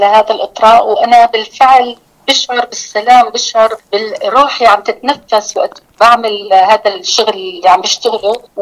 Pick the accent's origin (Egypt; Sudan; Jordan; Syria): Syria; Damascus, Damascus Governorate; من مواليد 1952 دمشق الشام، ولدت وترعرعت بأحيائها القديمة التي تملأها المحبة والتآلف ممزوجة بعبق الياسمين والفل.